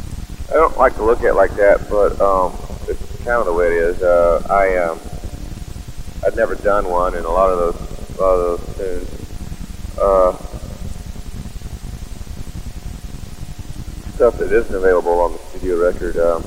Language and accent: English; Woodbury, Tennessee, United States; also born or lived in Murfreesboro / Greenwood; Yeah, I was born in Murfreesboro and lived in a little town called Woodbury, backward ass as it can be.